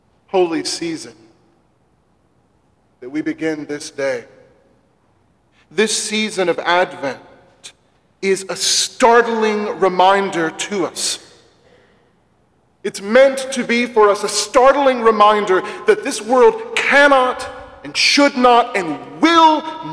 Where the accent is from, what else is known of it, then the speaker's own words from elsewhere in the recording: Mississippi, United States; Growing up in the Mississippi Delta, every spring we knew was tornado season.